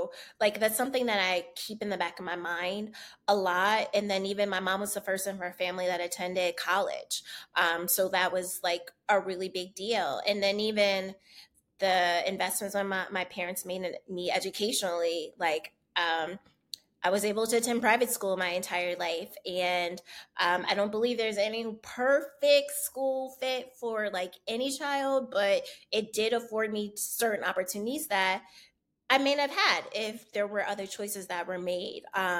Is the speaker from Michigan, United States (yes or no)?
no; Tampa, Florida, United States; born there; I know that I want better for myself than like the poverty I was born into in Tampa